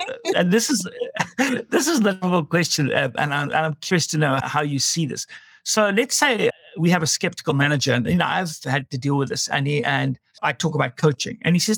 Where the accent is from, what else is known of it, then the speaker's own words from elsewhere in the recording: England, United Kingdom; You can hear I'm very English from my background.